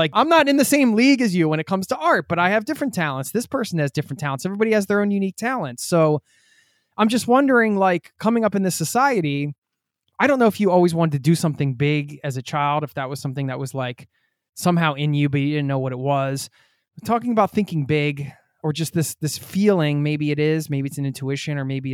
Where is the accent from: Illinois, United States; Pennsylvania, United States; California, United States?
Pennsylvania, United States